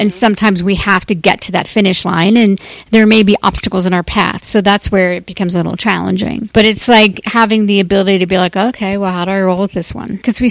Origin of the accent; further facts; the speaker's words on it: Cincinnati, Ohio, United States; I was back in Cincinnati last week, my hometown